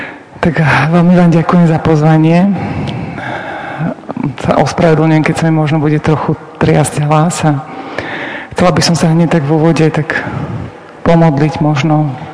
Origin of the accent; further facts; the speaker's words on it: Osanica, Záhorie, Slovakia; ako ste počuli, prišla som z Osanice, zo Záhoria.